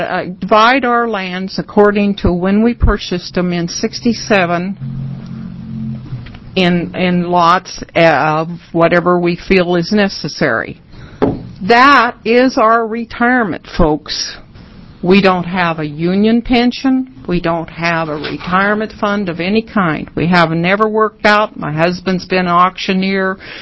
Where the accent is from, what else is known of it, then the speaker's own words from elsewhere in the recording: Madras, Oregon, United States; I'm from Madras, Jefferson County.